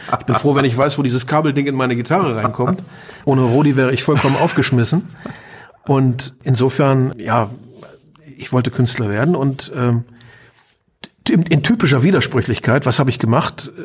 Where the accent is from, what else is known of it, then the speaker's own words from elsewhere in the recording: Brandenburg, Germany; Aber eigentlich war es ein typischer kleinbürgerlicher protestantischer Lehrerhaushalt. Preußisch durch und durch. Wir stammen aus der Niederlausitz, also sind wirklich aus Preußens Kernland.